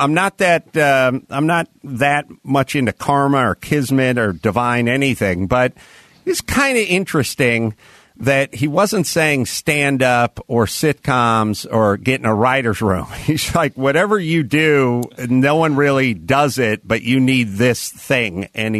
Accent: North Hollywood, California, United States; little room studio that was just literally 2 blocks from where I grew up in North Hollywood. So it's sort of interesting going right back to the old neighborhood.

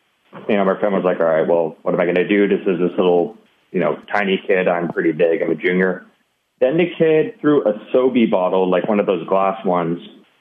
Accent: Los Angeles, California, United States; I'm actually from the Los Angeles area, and so it was a private high school in the Valley.

